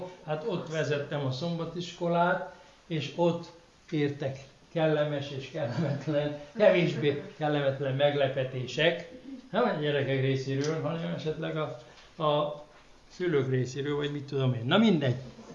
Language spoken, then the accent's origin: Hungarian; Lake Balaton area, Hungary; olyan, mint a Balaton, ahonnan én jöttem, az is tó, is tenger is